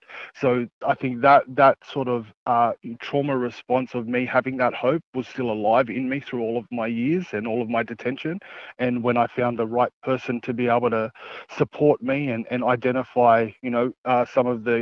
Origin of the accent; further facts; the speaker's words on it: Sydney, New South Wales, Australia; I was born and raised in Redfern, on the block here in Sydney.